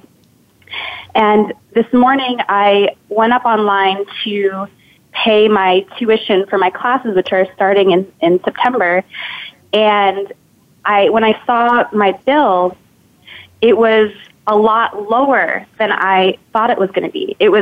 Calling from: Manhattan, New York, United States; Hi, I'm calling in from my apartment in Manhattan.

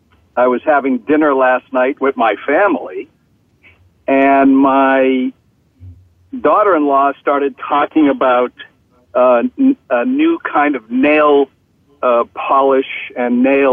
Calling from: New Jersey, United States; I'm calling from New Jersey.

